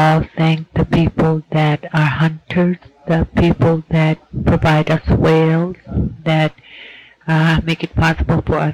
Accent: Point Hope, Alaska, United States; I came as a participant from Point Hope. I am not an elder, but I am a member of the Inupiat Language Commission

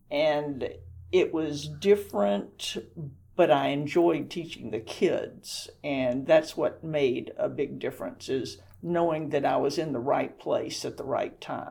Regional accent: Athens, Georgia, United States; also born or lived in Savannah, United States; I grew up in Athens, Georgia. My parents adopted me, and we moved to Athens 13 days after my birth.

